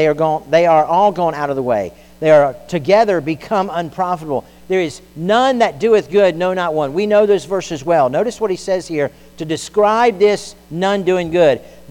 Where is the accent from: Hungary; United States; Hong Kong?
United States; Florida; I grew up in South Florida. I've known grown men to blow holes in the bottom of boats trying to kill water moccasins that will jump in a boat.